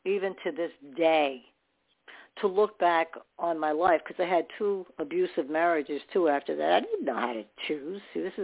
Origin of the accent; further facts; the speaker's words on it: New York, United States; born there; See, they were all born in New York on that side. I was born in New York. So I remember good things from that, going into New York City